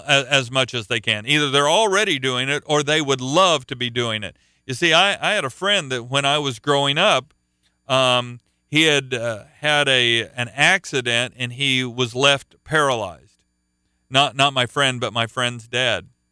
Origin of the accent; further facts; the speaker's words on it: Oklahoma, United States; I was from Oklahoma and it's a landlocked state.